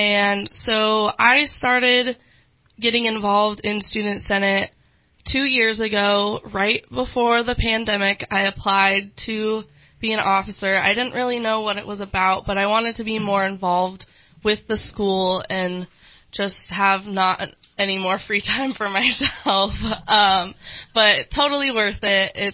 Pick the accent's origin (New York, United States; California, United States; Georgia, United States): California, United States; Eureka; So I am from Eureka, California. I graduated from Eureka High.